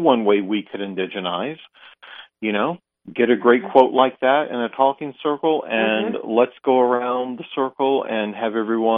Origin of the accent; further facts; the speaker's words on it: North Carolina, United States; I'm Tuscarora from the Tuscarora Nation of North Carolina.